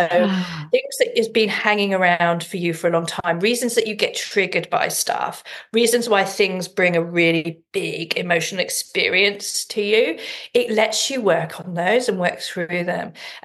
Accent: England, United Kingdom; growing up in England

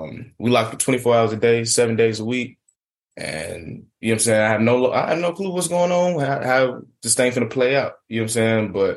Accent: Atlanta, Georgia, United States; now in China; It's a communist country. I'm from Atlanta, Georgia. I don't know nothing about China.

